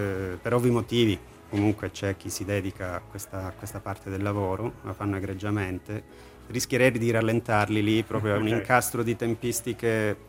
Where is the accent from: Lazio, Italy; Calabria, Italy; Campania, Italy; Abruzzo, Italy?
Calabria, Italy; now in Switzerland; naturalmente dal mio accento si sente che non sono di San Bernardino.